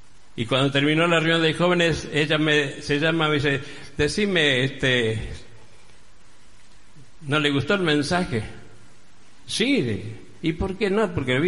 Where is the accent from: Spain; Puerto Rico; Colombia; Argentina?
Argentina; Verónica, Buenos Aires Province; allí donde mi pueblo era Verónica, en la provincia de Buenos Aires